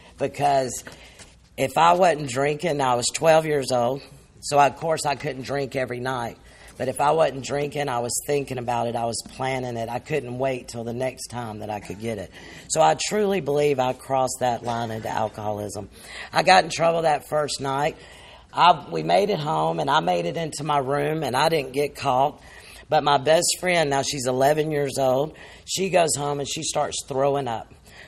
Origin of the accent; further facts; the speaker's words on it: Montgomery, Alabama, United States; born there; But anyway, my story is, you know, I was born in Montgomery.